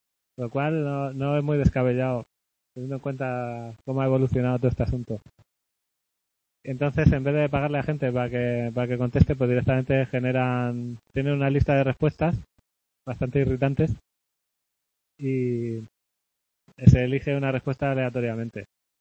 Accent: Region of Murcia, Spain; Parece que hablo muy rápido y no vocalizo nada, pero bueno. Como soy murciano, no me perdona.

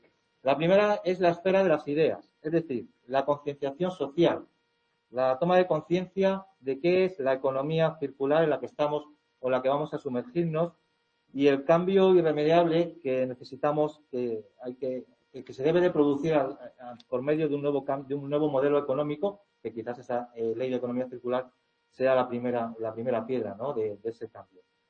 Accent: Talavera de la Reina, Castilla-La Mancha, Spain; Yo soy de Talavera de la Reina, no soy del Real de San Vicente

